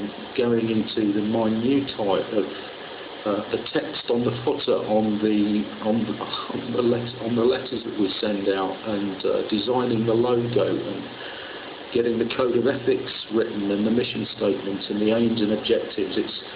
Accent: Rugby, West Midlands, United Kingdom; took place in Rugby in Warwickshire, my hometown, during June of last year

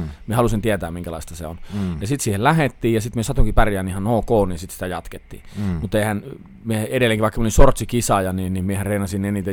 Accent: Lapland, Finland; meillä Lapissa on aina ollut niin

